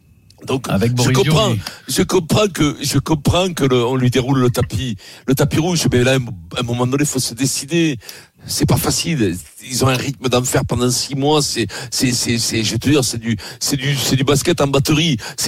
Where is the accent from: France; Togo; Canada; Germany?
Germany; Je suis allemand.